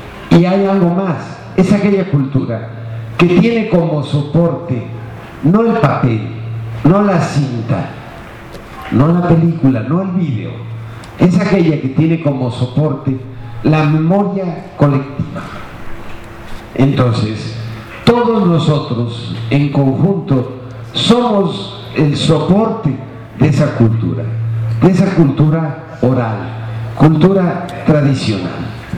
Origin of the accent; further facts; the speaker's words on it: Mexico; Y es patrimonio mío en cuanto mexicano.